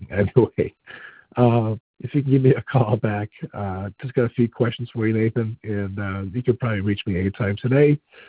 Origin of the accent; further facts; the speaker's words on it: New Hampshire, United States; I'm from New Hampshire